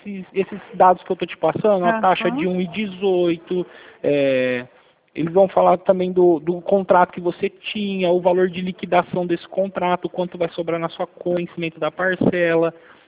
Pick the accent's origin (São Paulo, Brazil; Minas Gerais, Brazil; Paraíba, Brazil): São Paulo, Brazil; Americana; eu sou daqui de Americana.